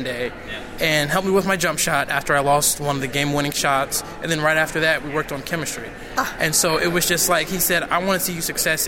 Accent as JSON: {"language": "English", "town": "Columbus", "region": "Ohio", "country": "United States", "tie": "born or raised there", "said": "Yes, born and raised in Columbus. My dad's from the Cleveland area. My mom's from the Akron area."}